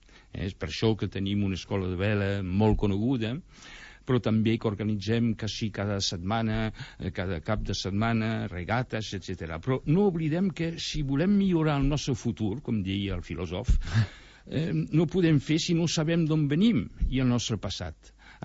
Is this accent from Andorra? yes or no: no; Occitania, France; now in L'Escala, Spain; Jo sóc català del nord i puc dir que a Colliure, Banyuls i tot això hi ha haguts com aquí